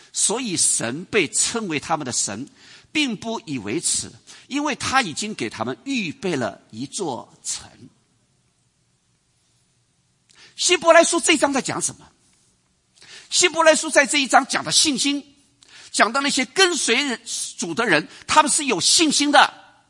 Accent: China

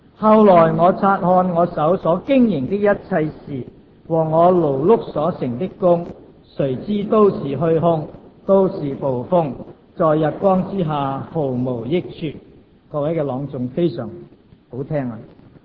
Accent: China; 我哋中国人都有句话，智者千德必有一失。

